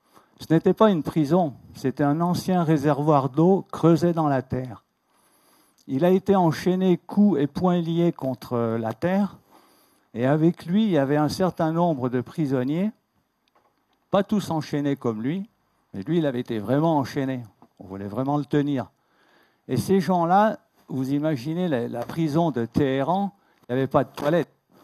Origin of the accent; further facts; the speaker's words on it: Auvergne-Rhône-Alpes, France; Je suis un vrai Savoyard